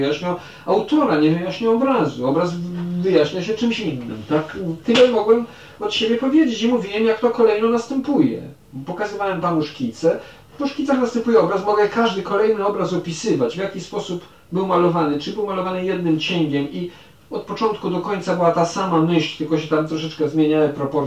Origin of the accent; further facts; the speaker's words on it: United States; ja mogłem tam w dzieciństwie w Stanach Zjednoczonych specjalnie oglądać takiego